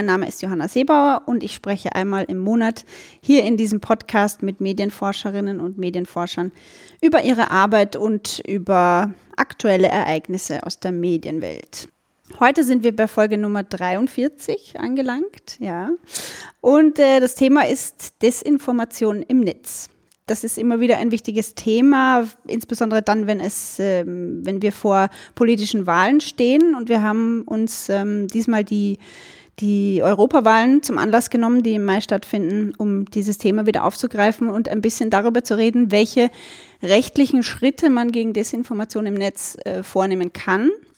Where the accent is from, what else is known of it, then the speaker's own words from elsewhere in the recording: Burgenland, Austria; Ich bin aus dem Burgenland. Und das könnte sein, dass wir im Laufe des Gesprächs immer wieder mal so in den österreichischen Dialekt abdriften.